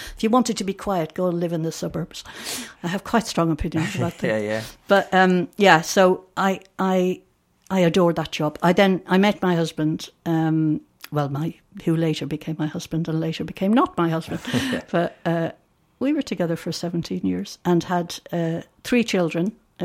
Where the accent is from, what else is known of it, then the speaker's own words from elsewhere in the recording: Limerick, Munster, Ireland; Corbally, the estate where I grew up in Limerick.